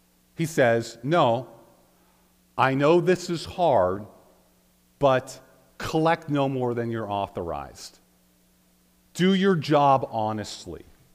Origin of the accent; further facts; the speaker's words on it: Manitoba, Canada; Now, I come from Southeast Manitoba. And so I'm used to having like a church half full of Mennonites.